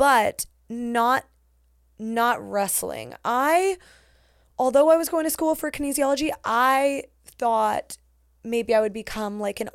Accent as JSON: {"language": "English", "country": "Canada", "said": "see, now this is where you're going to realize that I'm very Canadian, because I don't know geography."}